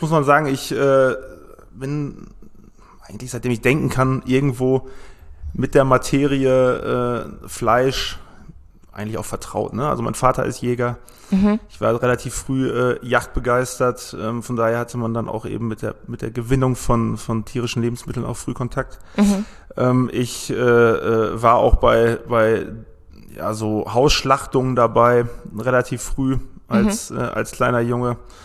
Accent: Rheda-Wiedenbrück, North Rhine-Westphalia, Germany; Ich bin 31 Jahre alt, wie gesagt, ich komme aus Reda Wiedenbrück

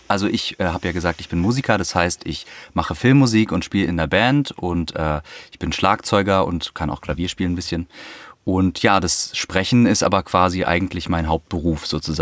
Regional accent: Berlin, Germany; Also ich komme aus Berlin … bin Sprecher und Musiker

